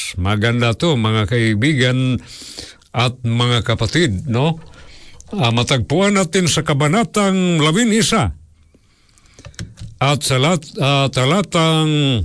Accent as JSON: {"language": "Tagalog", "region": "Central Visayas", "country": "Philippines", "first_language": "Cebuano", "second_language": "Tagalog", "said": "At bilang isang Cebuano, no, magandang mapakinggan din nyo ang aking dialect, mga kaibigan."}